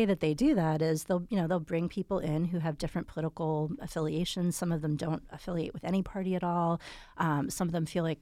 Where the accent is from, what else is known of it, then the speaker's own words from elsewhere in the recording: Bloomsburg, Pennsylvania, United States; You know, growing up in Bloomsburg, we didn't even know, really, you know, the adults around us.